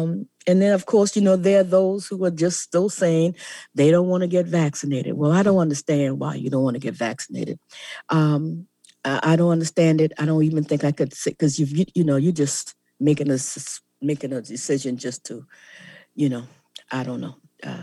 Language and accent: English; Lincolnville, South Carolina, United States; I come from Lincolnville. And in Lincolnville in the 1800s, when South Carolina had an all-state congressional Congress